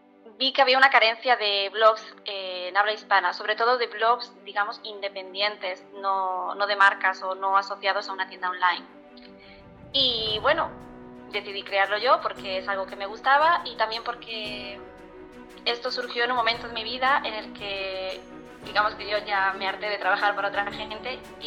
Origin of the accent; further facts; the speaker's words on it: Galicia, Spain; now in Canary Islands, Spain; vivo en Canarias, pero soy de Galicia.